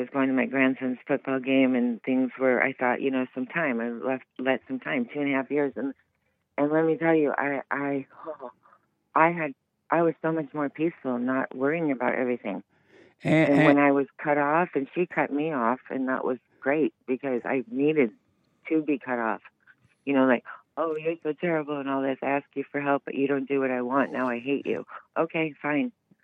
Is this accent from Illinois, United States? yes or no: yes; Chicago, Illinois, United States; I am from Chicago. I was born in Chicago.